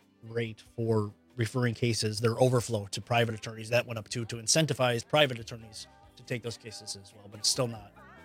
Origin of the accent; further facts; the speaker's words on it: Waukesha, Wisconsin, United States; I grew up in Waukesha.